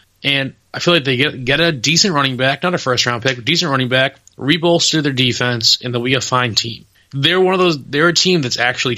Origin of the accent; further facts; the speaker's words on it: Massachusetts, United States; Like the Jets are a team that I'm supposed to not like being from New England. Like, I'm from Mass. I'm supposed to not like the Jets.